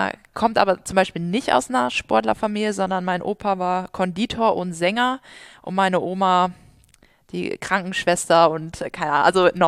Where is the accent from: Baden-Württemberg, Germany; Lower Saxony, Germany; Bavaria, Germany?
Lower Saxony, Germany; Buxtehude; ich bin in Buxte geboren, bin da zur Schule gegangen oder Kindergarten, Schule, alles durchlaufen.